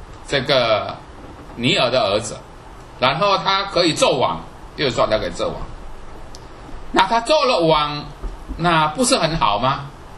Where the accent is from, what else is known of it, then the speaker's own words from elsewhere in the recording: Indonesia; 我们知道我是印尼来的哈，我知道印尼的情况。